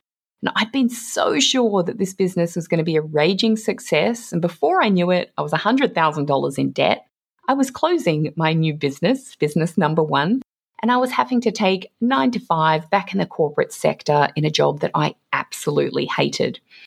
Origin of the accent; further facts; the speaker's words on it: Australia; I'm also an Aussie mum of three young kids